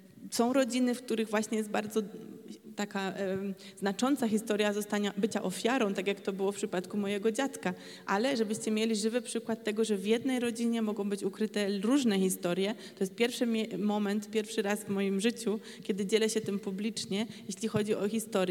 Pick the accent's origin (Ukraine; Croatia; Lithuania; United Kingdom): Croatia; Ja jestem dumnym Chorwatem.